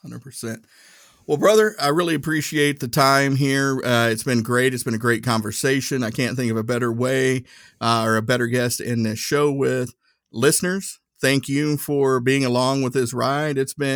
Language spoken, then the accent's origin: English; Tennessee, United States; accent: Tennessee; I got to be my Tennessee accent.